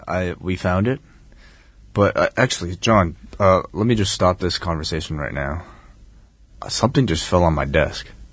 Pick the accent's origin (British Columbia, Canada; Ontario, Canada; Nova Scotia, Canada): Ontario, Canada; Toronto; Well, maybe it's just like growing up in Toronto, but you can't help but think that it's too much of a fluke.